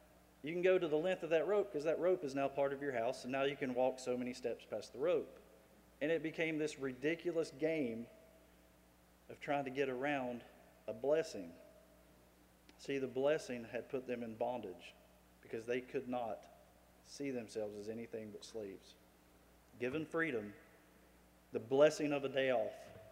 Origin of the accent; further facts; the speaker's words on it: United States; Because I'm American.